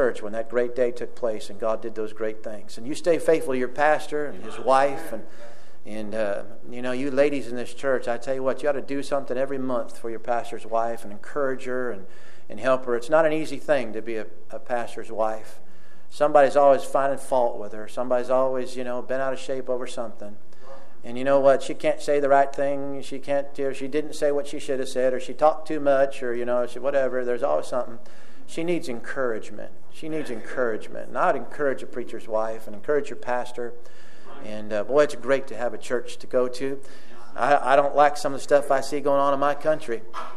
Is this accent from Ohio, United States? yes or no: no; Cody, Wyoming, United States; When I was a young boy, I grew up in Cody, Wyoming, in a little tiny town in the mountains of the Rocky Mountains of Cody, Wyoming there.